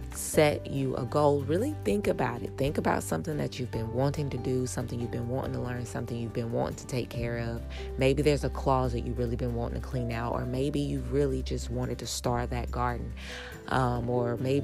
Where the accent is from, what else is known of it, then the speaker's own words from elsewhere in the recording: North Carolina, United States; I'm from North Carolina, so shout outs to the big homie